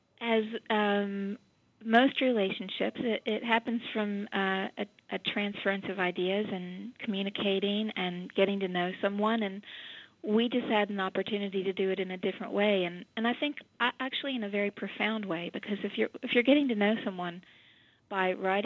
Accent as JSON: {"language": "English", "region": "the South", "country": "United States", "tie": "born or raised there", "said": "And I'm from the South, too, so I understood the culture, having grown up in it."}